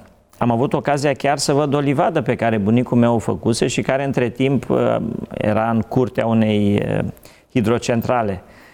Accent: Bihor County, Romania; Eu m-am născut în Transilvania, în județul Bihor, într-o comună în apropierea Crișului Repede și întâmplarea a făcut ca de mic copil, într-un sat de la țară

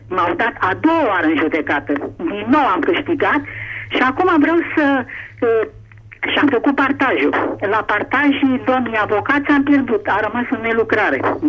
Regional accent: Bucharest, Romania; Sunt din Popeștilor din București

